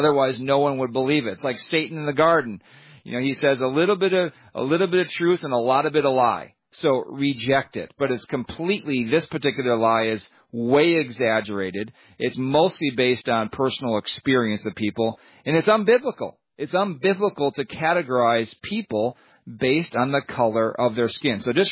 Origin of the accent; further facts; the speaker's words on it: Minnesota, United States; I'm a son. I'm a American. I'm a Minnesotan. I'm a former athlete.